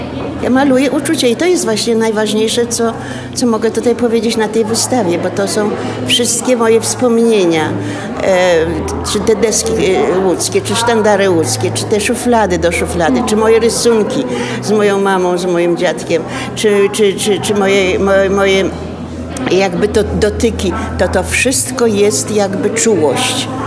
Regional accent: Łódź, Łódź Voivodeship, Poland; ja jestem łodzianką, a studiowałam przez 6 lat, nawet 7 w Akademii Sztuk Pięknych w Gdańsku

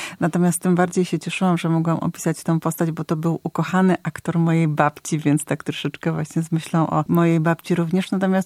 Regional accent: Lower Silesian Voivodeship, Poland; ja akurat pochodzę z Dolnego Śląska

